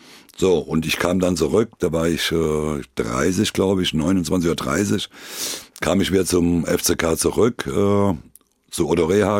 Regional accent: Rhineland-Palatinate, Germany; war es natürlich für mich als Pfälzer, schöner hätte man es nicht schreiben können

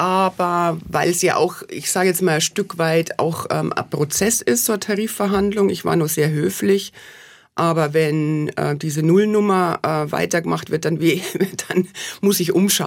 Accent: Bavaria, Germany; Man merkt an meinem Dialekt, dass ich nicht aus dem Ländle ursprünglich bin, sondern dass ich aufgewachsen bin auch in Bayern.

